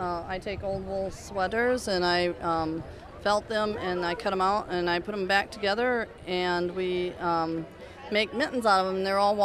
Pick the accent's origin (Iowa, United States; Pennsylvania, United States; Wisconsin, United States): Iowa, United States; Baxter; I'm with Whimsy Creations, and I'm from Baxter, Iowa.